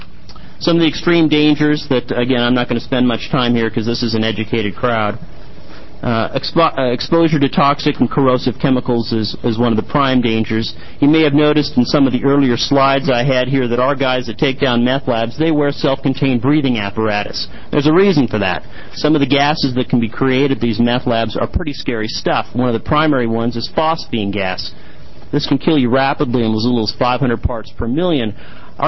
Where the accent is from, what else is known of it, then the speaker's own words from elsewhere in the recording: Oregon, United States; You see that little clipping I have from a tent that exploded in South Beach State Park in my hometown here last year.